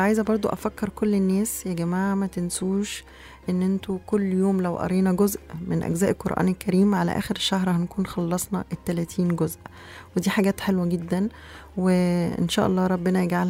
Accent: Egypt; إحنا كان زمان عندنا في مصر الموضوع ده

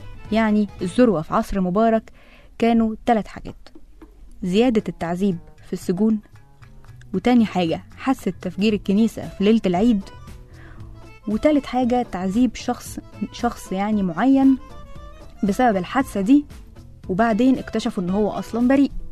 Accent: Egypt; احنا كشعب مصري

